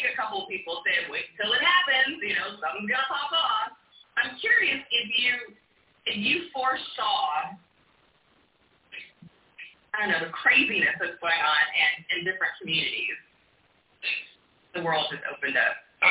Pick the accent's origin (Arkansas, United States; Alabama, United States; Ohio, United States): Arkansas, United States; Little Rock; I'm from Little Rock, so there's always something popping out there